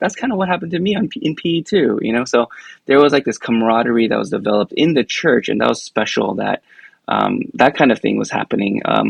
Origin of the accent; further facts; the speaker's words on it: Los Angeles, California, United States; You know, I grew up around Los Angeles. I'm from the Pasadena, Glendale area. My parents are immigrants from Korea.